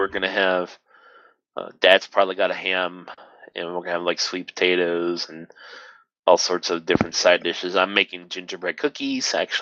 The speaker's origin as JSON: {"language": "English", "region": "Ohio", "country": "United States", "said": "So, and I'm from Ohio, so it's a long drive."}